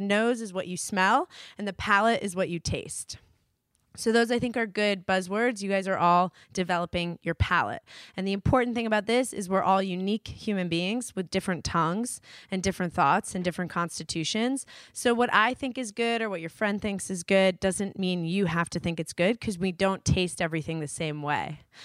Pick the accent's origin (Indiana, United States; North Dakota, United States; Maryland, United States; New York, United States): New York, United States; East Coast, guys. I grew up in New York.